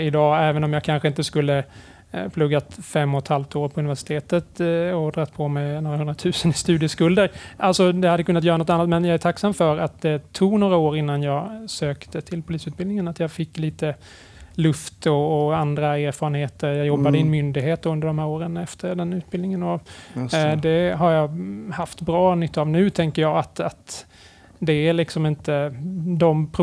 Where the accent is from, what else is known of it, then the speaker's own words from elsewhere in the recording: Kalmar County, Sweden; Jag är från Öland från början, men varit iväg och studerat i Umeå innan.